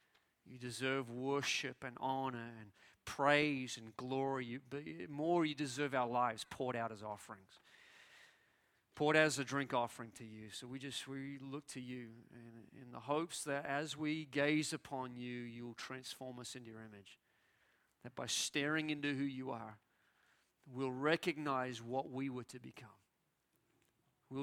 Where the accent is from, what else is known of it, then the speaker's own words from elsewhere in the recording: Australia; also born or lived in New Zealand; I was born in New Zealand, raised in Australia, and spent up until about 23, I was living in Australia.